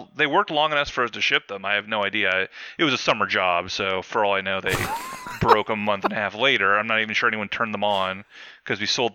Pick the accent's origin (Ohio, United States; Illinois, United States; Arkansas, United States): Ohio, United States; Columbus; yeah, so I'm originally from Columbus, Ohio.